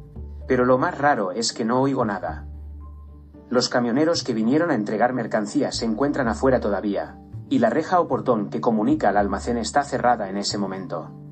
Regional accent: Puerto Rico; me decepciona el ver que día a día mi pueblo se hunde en los abismos de una superficialidad que parece no tener fin, pregonada primero por las infames redes sociales y ratificadas por la ignorancia de muchos puertorriqueños que creen todo lo que ven.

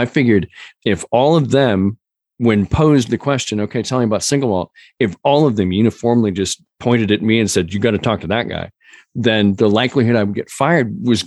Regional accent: United States; we all have bourbon woven into our DNA as citizens of the U.S.

